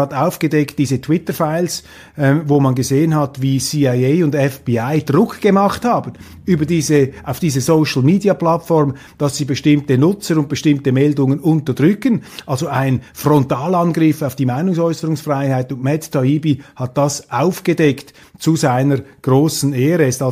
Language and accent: German; Switzerland; now in Germany; als Schweizer kann ich von außen nur sagen